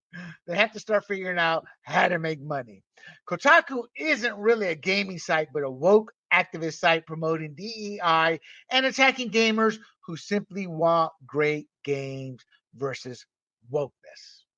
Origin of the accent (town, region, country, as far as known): Panama; born or raised there